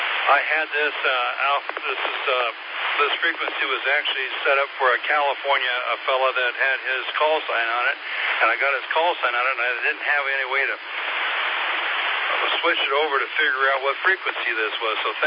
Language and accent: English; California, United States; But just FYI, I was from Southern California. If you know where Temecula and Marietta is, that's where I used to live in Marietta.